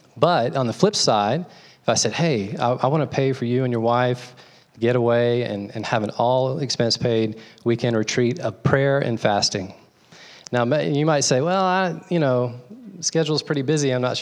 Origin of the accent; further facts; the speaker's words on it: the South, United States; I'm from the South, and in the South, college football is king.